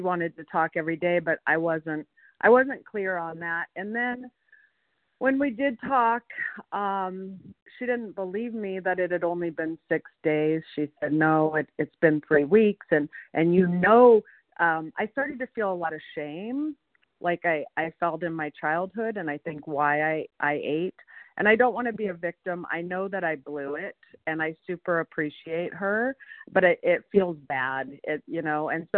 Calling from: California, United States; Oh, I'm in Mendocino County of California.

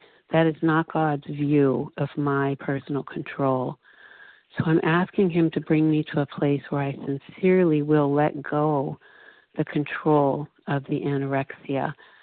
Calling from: Florida, United States; I'm calling from Florida.

